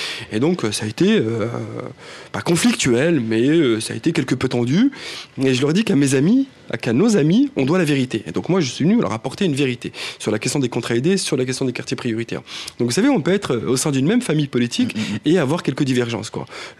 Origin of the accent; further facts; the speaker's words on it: Morocco; born there; moved away; pour parler de la situation du Maroc et des classes, et des différences de classes dans mon pays natal.